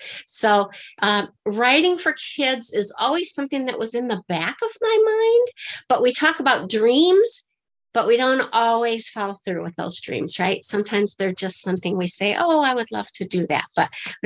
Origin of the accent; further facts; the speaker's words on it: Michigan, United States; And I grew up in Michigan. I've always been here